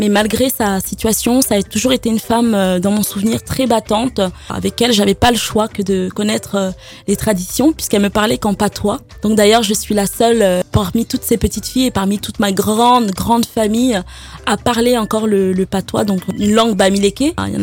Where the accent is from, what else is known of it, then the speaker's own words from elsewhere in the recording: Njombé, Littoral, Cameroon; born there; je suis née au Cameroun, à Njombé, dans un petit village. Donc voilà, j'ai été élevée par ma grand-mère qui m'a récupérée quand j'avais 18 mois.